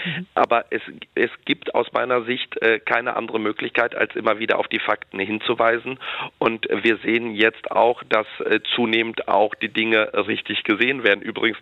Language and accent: German; Poland; born there; moved away; in Polen, meinem Geburtsland, was eine besondere Rolle in dieser Region spielt.